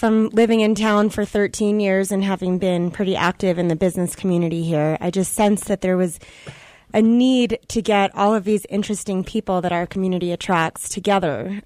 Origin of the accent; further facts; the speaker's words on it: New York City, New York, United States; And I'm from New York City.